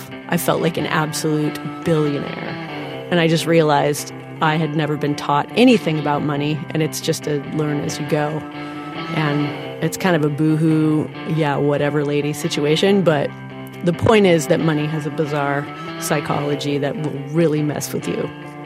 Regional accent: United States; I'm an American musician, and I currently reside in Vermont.

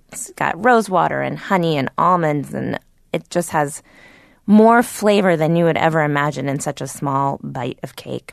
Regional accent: Connecticut, United States; born there; I was born in Connecticut and grew up there. And then when I spent my summers back in Sri Lanka with my grandmother and my cousins and my aunts and uncles

